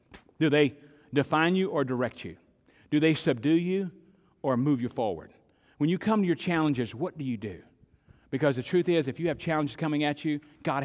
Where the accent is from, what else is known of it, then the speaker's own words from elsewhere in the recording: Arkansas, United States; I'm not saying any of them, by the way. I'm from Arkansas.